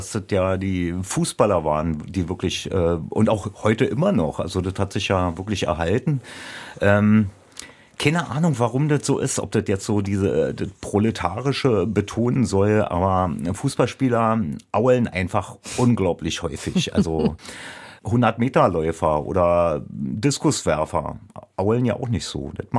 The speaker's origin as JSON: {"language": "German", "region": "Berlin", "country": "Germany", "tie": "born or raised there", "said": "in der Gegend, wo ich aufgewachsen bin, nicht so selbstverständlich ist, weil ich aus Berlin-Karlshorst komme, was damals eher so eine Gegend, heute auch noch vom 1. FC Union ist, wo die meisten Leute eben Union-Fans sind."}